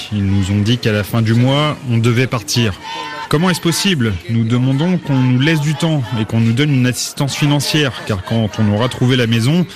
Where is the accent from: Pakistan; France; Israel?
Pakistan; Et quand on leur dit qu'on est une famille de 5 Pakistanais, c'est toujours la même chose.